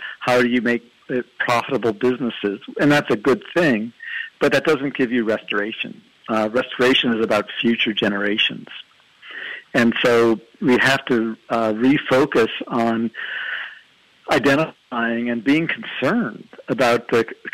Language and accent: English; East Coast, United States; And well, I grew up on the East Coast, and when I learned to drive